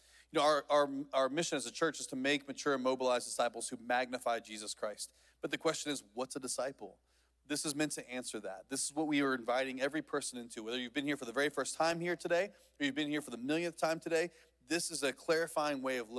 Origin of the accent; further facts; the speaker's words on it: Van, Texas, United States; I grew up in East Texas in a little tiny town called Van.